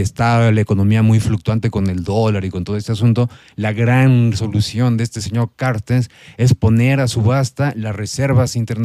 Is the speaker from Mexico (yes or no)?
yes; Mexico; como mexicanos comunes y corrientes, como mexicanas que andamos ahí en la calle